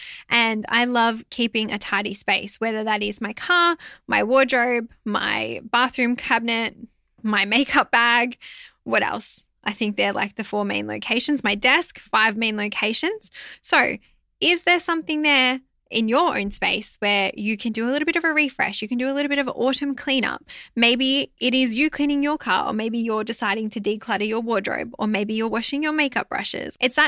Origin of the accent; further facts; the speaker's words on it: Melbourne, Victoria, Australia; I'm from Melbourne. I live here in Victoria.